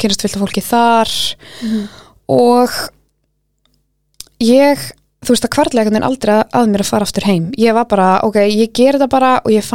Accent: Vestmannaeyjar, Southern Region, Iceland; Jú, ég kem sérst frá Eyjum. Mm-hmm. Ég 28 ára.

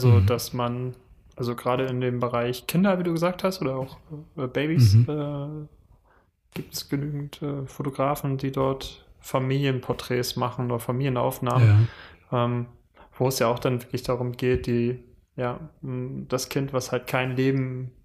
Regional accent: Schleswig, Schleswig-Holstein, Germany; Wir sind ja beide in Schleswig aufgewachsen in der Umgebung.

